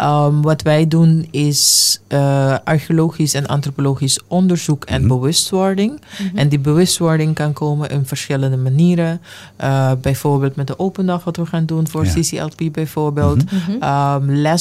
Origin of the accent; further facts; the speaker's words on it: Curaçao; Ik ben op Curaçao geboren en opgetogen. Ik ben op bandenbouw opgegroeid.